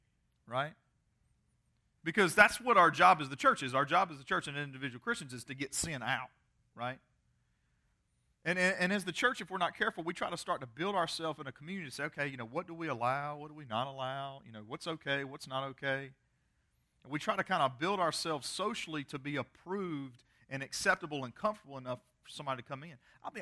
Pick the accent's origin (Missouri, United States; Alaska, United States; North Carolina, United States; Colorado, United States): North Carolina, United States; Greensboro; You remember growing up in Greensboro when every bad smell we blamed on Buffalo Creek?